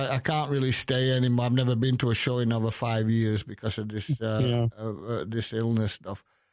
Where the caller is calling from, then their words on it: Plymouth, Massachusetts, United States; This is Plymouth. I'm talking from Plymouth itself right now.